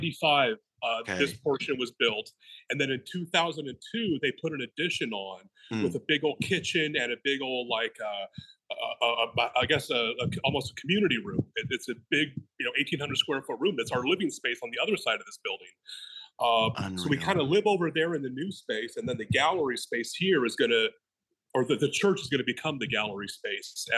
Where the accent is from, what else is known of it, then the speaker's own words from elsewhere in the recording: Denver, Colorado, United States; moved away as an adult; also born or lived in Chicago; now in Illinois, United States; I grew up in Colorado. Denver mostly. I moved to Chicago, about 30 years ago, moved back to Denver 20 years ago, and now I'm back in Illinois